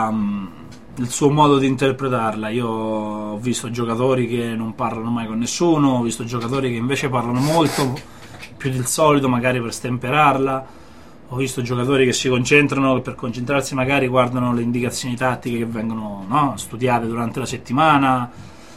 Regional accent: Terni, Umbria, Italy; now in Perugia, Italy; Io sono di Terni, spero che questo non crei problemi

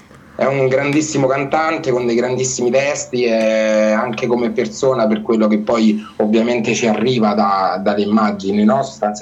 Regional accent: Rome, Lazio, Italy; Ho 23 anni e sono di Roma.

